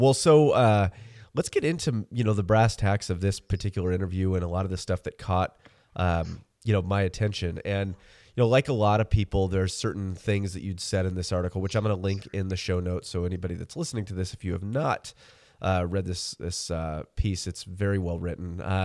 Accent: Washington, United States; I'm a little north of Seattle.

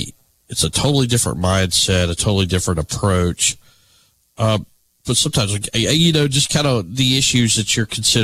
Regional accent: Alabama, United States; because I grew up in Alabama and I've been following this stuff for 20, 30 years.

